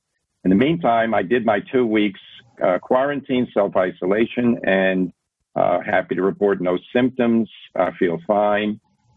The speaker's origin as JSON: {"language": "English", "town": "Brooklyn", "region": "New York", "country": "United States", "tie": "born there", "said": "Yes, I was born in Brooklyn, New York, 1959. My parents came, my mom from Brooklyn, my dad from New Jersey, and they both Catholic, both practicing Catholics"}